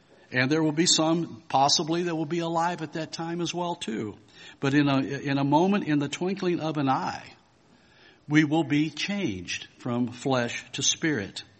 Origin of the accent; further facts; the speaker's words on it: Cincinnati, Ohio, United States; I grew up in the Cincinnati area here. And over on the western side on a farm is where I was born and grew up.